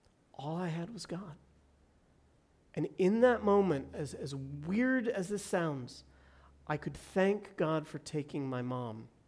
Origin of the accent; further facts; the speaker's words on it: San Diego, California, United States; I grew up in San Diego. Colorado provided that for us.